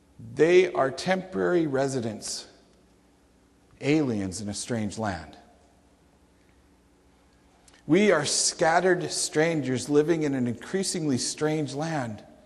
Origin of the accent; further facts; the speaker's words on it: Calgary, Alberta, Canada; also born or lived in Karenport, Saskatchewan; I grew up in Calgary where I could see the mountains. I was in a strange land. I was a foreigner. I spoke Albertan. They spoke Saskatbush.